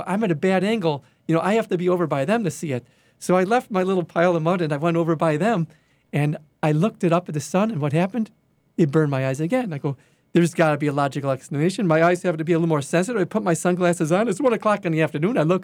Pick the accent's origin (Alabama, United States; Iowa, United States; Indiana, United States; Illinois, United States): Illinois, United States; Chicago; hey, Mary … I'm here from Chicago.